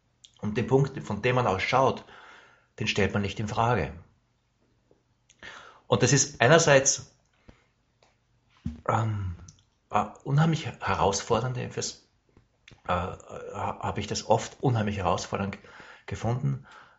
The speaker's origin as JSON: {"language": "German", "country": "Germany", "said": "sage ich mal, ich bin Deutscher."}